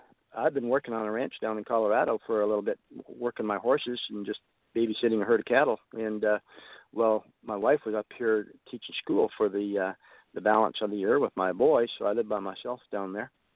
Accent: Canada; I'm a Canadian. I don't have any insurance.

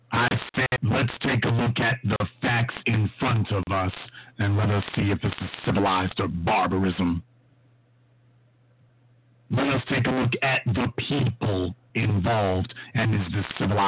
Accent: Louisiana, United States; Now, I'm from Louisiana, and there is a restaurant chain named Popeye's Chicken.

